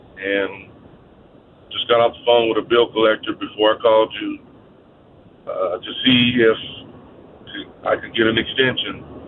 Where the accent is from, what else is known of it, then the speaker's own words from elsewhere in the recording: Houston, Texas, United States; I'm from Houston, Texas.